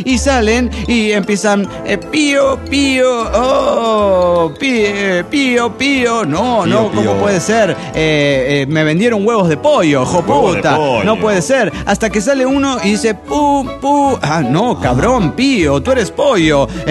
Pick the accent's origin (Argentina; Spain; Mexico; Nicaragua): Mexico; Chiapa de Corzo, Chiapas; de Chiapa de Corzo, México.